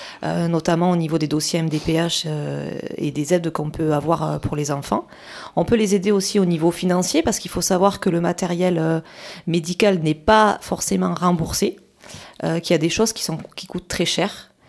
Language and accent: French; La Réole, Nouvelle-Aquitaine, France; Je suis originaire de La Réole. Et donc j'habite sur La Réole.